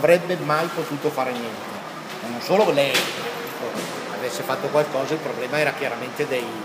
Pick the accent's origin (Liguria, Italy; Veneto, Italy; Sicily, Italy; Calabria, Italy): Liguria, Italy; Genoa; Siamo di Genova.